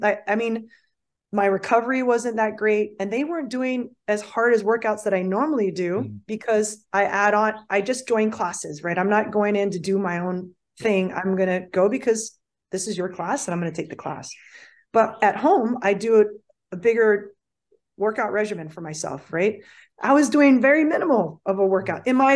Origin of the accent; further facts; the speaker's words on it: Hawaii, United States; The first time that I traveled back to Hawaii Island, because I'm from Hawaii Island, to go hang out with my family for a week